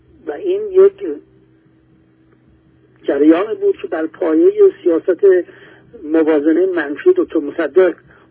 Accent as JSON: {"language": "Persian", "country": "Iran", "said": "از لهجه من فهمید من فرانسوی نیستم، قیافه من فهمید من فرانسوی نیستم. منم به آرامی به او گفتم من اهل ایرانم."}